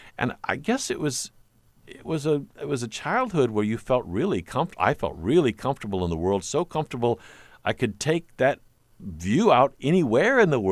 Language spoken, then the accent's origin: English; Bloomington, Illinois, United States; Well, I grew up in central Illinois, Bloomington Normal